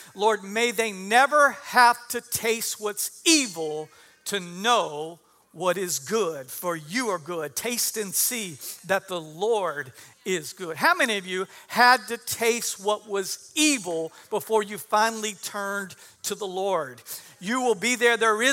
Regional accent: Texas, United States; I'm from South Texas, which is kind of like West Louisiana.

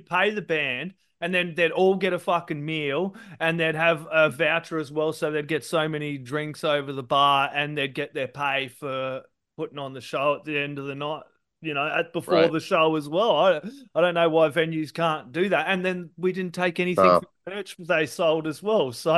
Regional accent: Australia; I'm an Aussie, dude.

